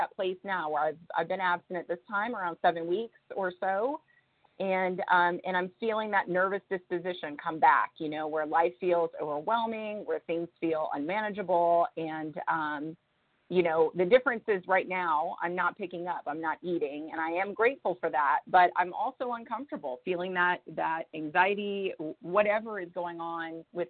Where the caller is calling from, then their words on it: Florida, United States; I'm calling from Northwest Florida.